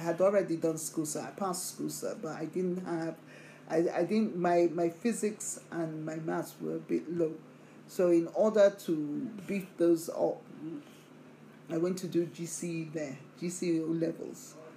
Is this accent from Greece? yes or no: no; Nigeria; So growing up in Nigeria, I think has given me a lot of strength in the sense that it structured me